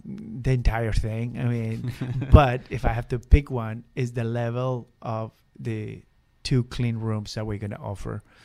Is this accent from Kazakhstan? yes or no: no; Colombia; moved away as an adult; now in Los Angeles, United States; I'm originally from Colombia, but I moved to Los Angeles 30 years ago.